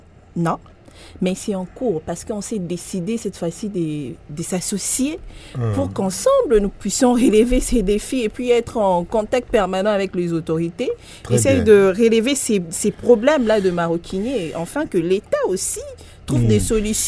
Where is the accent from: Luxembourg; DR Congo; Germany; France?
DR Congo; on est congolais, on sait comment est-ce que ça fonctionne ici